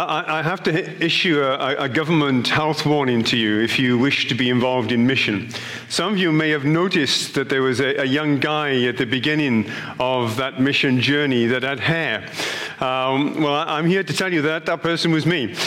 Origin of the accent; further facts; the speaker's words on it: Bridgend, Wales, United Kingdom; As we crossed through Bridgend, my hometown, then a strange event happened on the train.